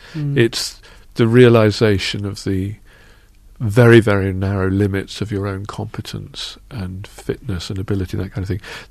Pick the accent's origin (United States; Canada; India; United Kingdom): United Kingdom; as I grew up in Britain in the late 20th century.